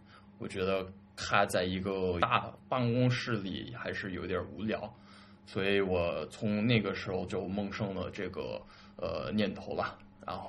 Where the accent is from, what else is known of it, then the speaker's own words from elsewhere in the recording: South Korea; Chinese is a second language; moved away; also born or lived in United States / Shanghai; 我的家庭背景确实比较特别，我就是在美国出生，但是小的时候跟我爸妈一起回韩国去了。我爸妈他们俩都是韩国人嘛，他们80年代都移民到美国了，在美国留学，然后在美国扎根。